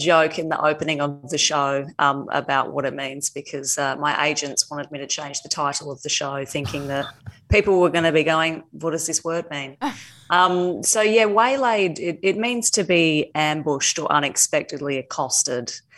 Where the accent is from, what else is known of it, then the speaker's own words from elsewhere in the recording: Western Australia, Australia; also born or lived in England; thought that maybe I would be hanging out in my hometown in regional WA for a couple of weeks till it all blew over and into my third year of being back in Australia.